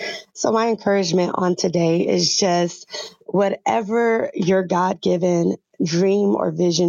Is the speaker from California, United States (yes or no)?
yes; California, United States; I'm hailing from Southern California